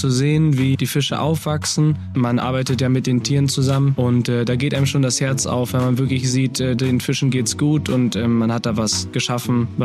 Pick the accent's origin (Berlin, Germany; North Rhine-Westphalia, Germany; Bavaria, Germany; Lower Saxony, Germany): Bavaria, Germany; Starnberg; Ich komme aus Starnberg